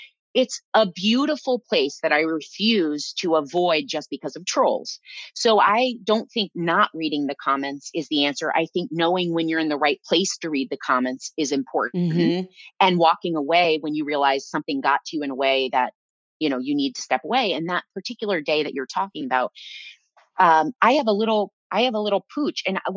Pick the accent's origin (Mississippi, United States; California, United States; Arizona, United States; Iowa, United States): Iowa, United States; I was raised in Iowa, never had been in a TV studio.